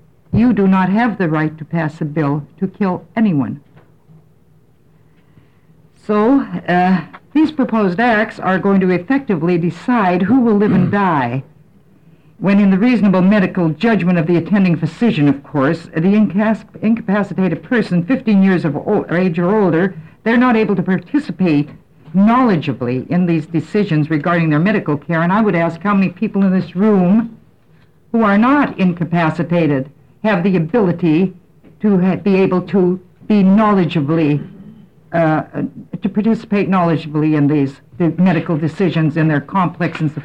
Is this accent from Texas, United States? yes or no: no; Scappoose, Oregon, United States; from Route 1, Box 293, Scappoose